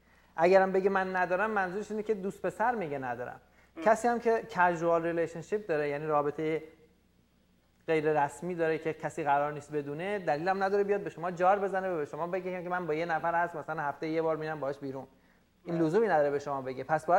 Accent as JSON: {"language": "Persian", "country": "Iran", "said": "ما مردای ایرانی هستیم"}